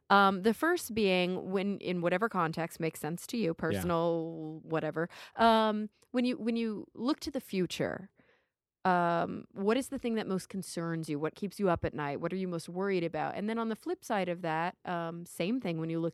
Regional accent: Texas, United States; I can say this out loud because I grew up in Texas

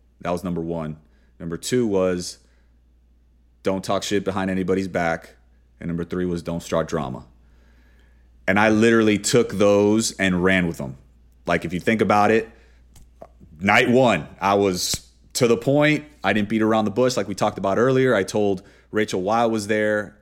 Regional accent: Miami, Florida, United States; since I'm from Miami, the land of hot, fake ass, fake boobs, and fake cheeks

